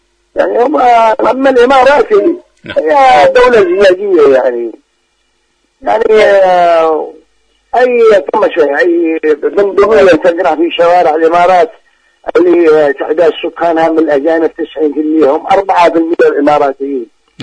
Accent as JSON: {"language": "Arabic", "country": "Yemen", "said": "نحن كيمنيين فينا نتبخ خلال يوم لو تركوا المجال لنا"}